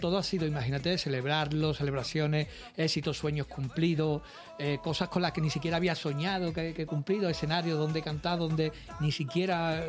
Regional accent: Seville, Andalusia, Spain; Yo soy de Sevilla, pero mi abuela era gaditana.

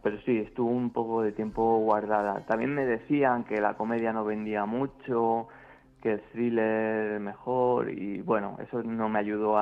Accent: Castilla-La Mancha, Spain; now in Madrid, Spain; correr por los caminos de mi pueblo en los que no me encuentro a nadie, igual una hora, sobre el paisaje manchego este

